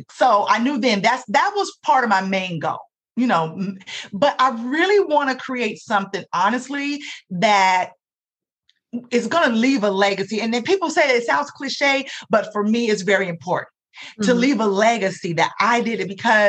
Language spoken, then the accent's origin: English; Jackson, Tennessee, United States; I'm from Jackson, Tennessee. So that she left a legacy in the city.